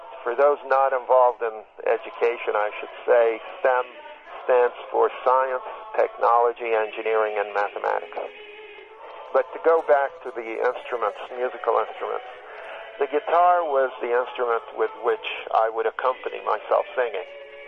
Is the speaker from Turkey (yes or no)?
yes; Istanbul, Turkey; I grew up in Istanbul, Turkey. My family lived in a medium-sized condo in the middle of the city.